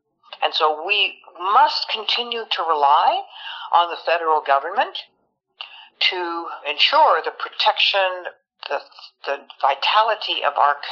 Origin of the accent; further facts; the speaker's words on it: Quebec, Canada; So the worry that we should have in Quebec is being, as English-speaking Quebecers, a second-class citizens.